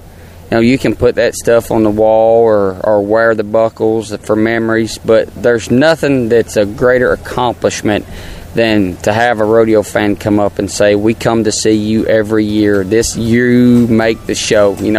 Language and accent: English; Louisville, Kentucky, United States; now in South Carolina, United States; I'm proud to say I'm from Louisville, Kentucky, and just born and raised right here, and marriage. I live in South Carolina now.